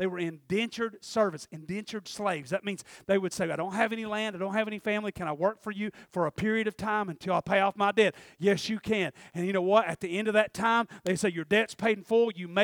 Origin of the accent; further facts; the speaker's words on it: Tennessee, United States; I was born and raised in Polk County, Tennessee. My family's so small, most of them's gone.